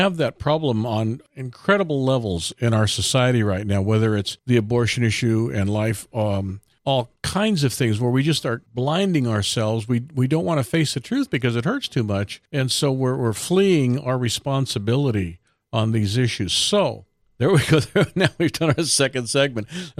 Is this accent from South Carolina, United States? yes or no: no; Chula Vista, California, United States; born there; I was born in Chula Vista.